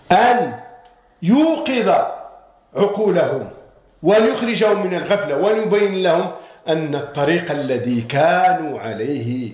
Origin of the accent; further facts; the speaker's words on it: Marrakesh, Marrakesh-Safi, Morocco; كان أنا من مراكشي